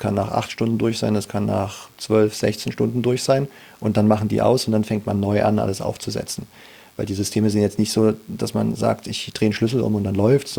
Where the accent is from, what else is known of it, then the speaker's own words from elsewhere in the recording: Jena, Thuringia, Germany; Also ich meine, ich komme ursprünglich aus Jena. Da ist klar, dass man Optik mit der Muttermilch ein bisschen mit aufsaugt.